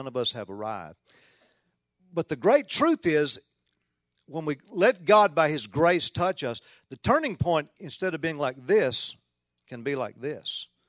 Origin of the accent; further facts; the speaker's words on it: Tennessee, United States; accent: southern; also born or lived in Oklahoma, United States; Now, I am from Tennessee. You might detect just a little bit of a southern accent.